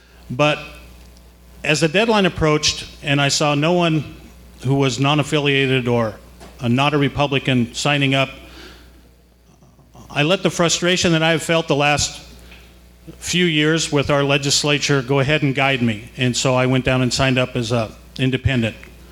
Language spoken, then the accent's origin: English; Palmer, Alaska, United States; born there; I was born in Palmer. Half of my family got off the train in 1935, and the other half was here to greet them.